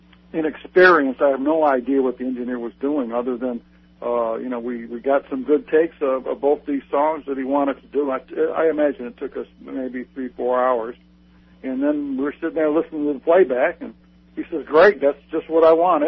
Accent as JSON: {"language": "English", "town": "Detroit", "region": "Michigan", "country": "United States", "tie": "born or raised there", "said": "I was playing in high school I went to McKinsey High School in Detroit, and I had a band"}